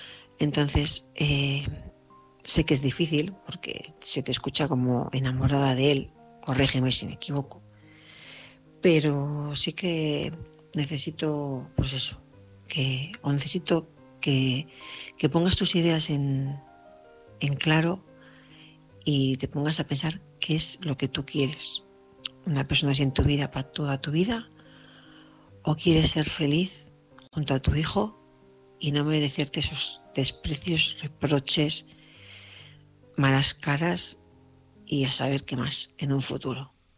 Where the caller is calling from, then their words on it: Vitoria, Basque Country, Spain; soy corresponsal de Vitoria.